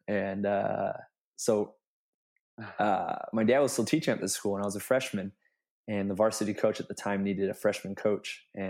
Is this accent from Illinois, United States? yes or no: no; Long Beach, California, United States; I grew up in Long Beach, California.